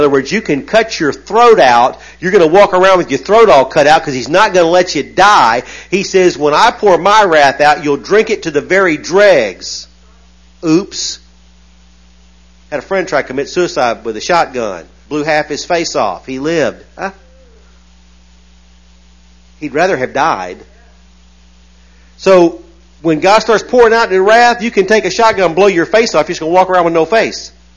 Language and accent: English; the South, United States; Hey, look, I grew up in the South, y'all.